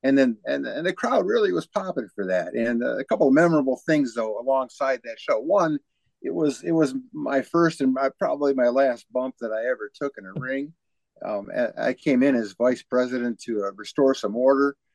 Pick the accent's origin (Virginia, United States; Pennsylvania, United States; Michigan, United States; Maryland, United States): Michigan, United States; Detroit; we had a big show in Dearborn, Michigan, outside of Detroit, my hometown